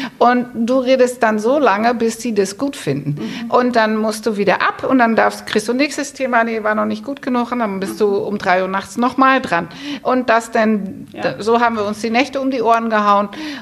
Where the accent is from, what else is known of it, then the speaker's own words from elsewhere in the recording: Netherlands; Ich hab in Amsterdam studiert, ich bin ja Holländerin